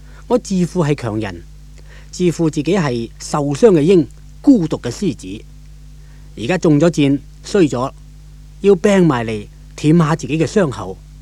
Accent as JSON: {"language": "Cantonese", "country": "Hong Kong", "tie": "born or raised there", "said": "我在香港出世，也都在香港长大，惯了一个很热闹很多人的环境。"}